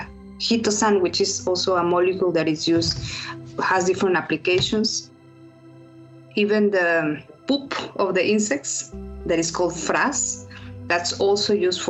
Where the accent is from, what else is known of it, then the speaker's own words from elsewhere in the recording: Mexico; English is a second language; I'm from Mexico. In Mexico, we have a traditional dish that has exactly that smell